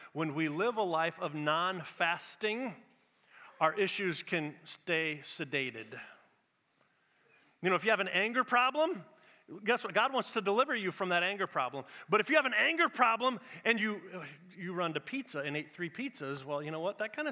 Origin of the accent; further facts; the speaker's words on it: United States; I know this is true about you, because A, I'm American, and B, I am indulgent.